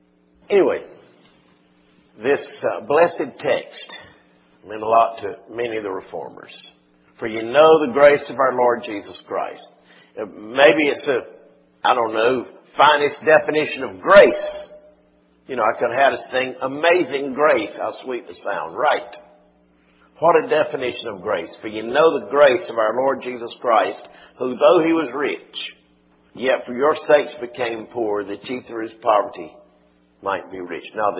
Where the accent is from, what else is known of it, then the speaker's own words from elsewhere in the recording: United Kingdom; I'm British